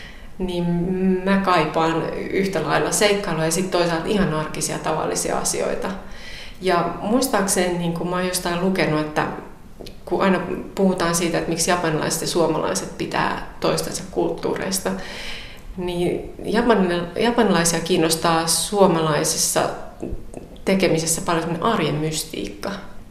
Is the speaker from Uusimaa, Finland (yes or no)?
yes; Helsinki, Uusimaa, Finland; born there; no mä oon syntynyt Helsingissä Helsingissä että Vantaalla.